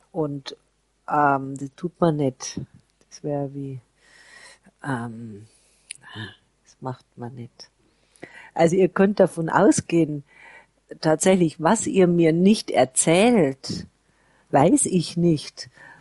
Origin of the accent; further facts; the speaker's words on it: Bavaria, Germany; bei uns in Bayern